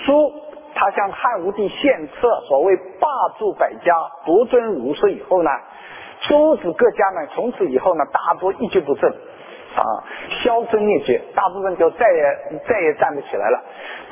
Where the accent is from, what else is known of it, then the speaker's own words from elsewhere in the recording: China; 我们作为一个中国人，作为一个知识分子